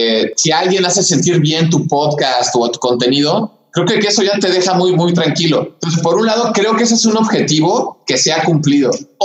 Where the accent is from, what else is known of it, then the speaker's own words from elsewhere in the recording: Mexico; Entonces, somos familia mexicana, además situaciones de familia numerosa